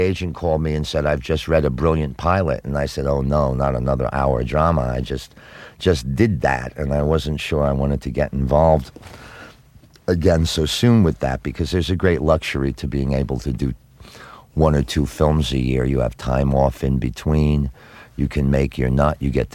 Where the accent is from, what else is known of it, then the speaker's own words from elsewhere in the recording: New Jersey, United States; But I was raised in New Jersey, and a lot of my distant relatives were in law enforcement and in fire work and that kind of thing